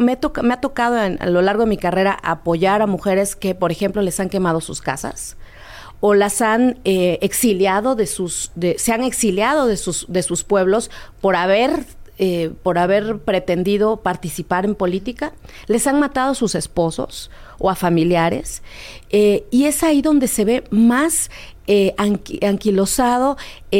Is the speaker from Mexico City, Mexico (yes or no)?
no; Oaxaca, Mexico; Yo soy de Oaxaca.